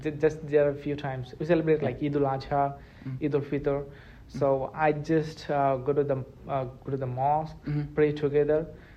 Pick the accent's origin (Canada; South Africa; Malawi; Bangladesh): Bangladesh; now in United States; I'm from the Bangladesh. It's a hot country.